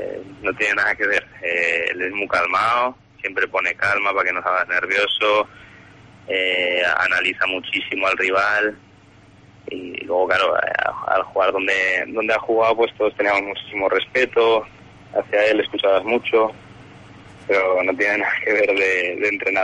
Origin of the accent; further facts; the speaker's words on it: Huesca, Aragon, Spain; soy de Huesca desde pequeñito y vamos, he formado en Huesca, en la escuela de Huesca, y yo soy de Huesca de corazón